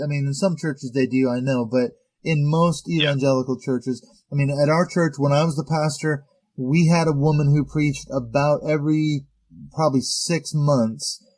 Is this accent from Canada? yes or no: yes; Canada; one thing I would be curious to find out as a Canadian